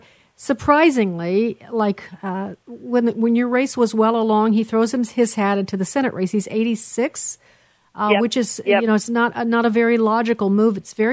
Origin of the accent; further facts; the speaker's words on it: Illinois, United States; I'm from Illinois, so I can say this with great authority